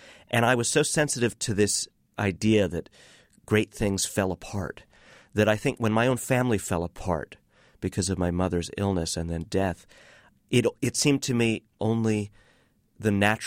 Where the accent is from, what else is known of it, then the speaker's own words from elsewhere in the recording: New York, United States; Growing up in New York in the 1970s, I was very sensitive to the feeling that the world itself had suffered some kind of fundamental displacement or loss.